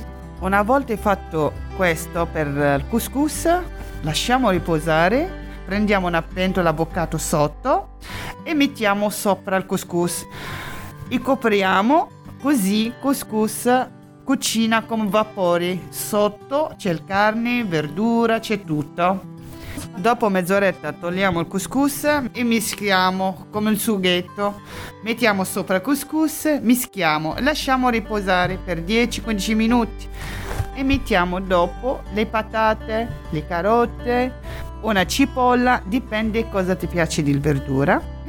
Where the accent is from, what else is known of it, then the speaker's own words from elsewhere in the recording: Tunisia; Italian is a second language; Quando cucino queste piatte, io mi sento, non sono fuori dal mio paese, perché ho una tradizione. Se tu vai a una casa a Tunisi, è difficile per trovare gente che non fanno couscous.